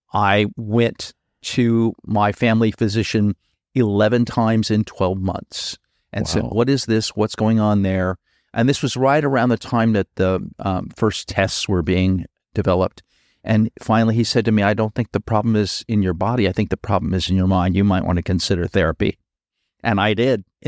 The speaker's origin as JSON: {"language": "English", "town": "El Paso", "region": "Texas", "country": "United States", "tie": "born or raised there", "also_born_or_lived": "Brooklyn", "said": "Being gay when in high school was hard because I grew up in El Paso. I was born in Brooklyn, but raised in El Paso."}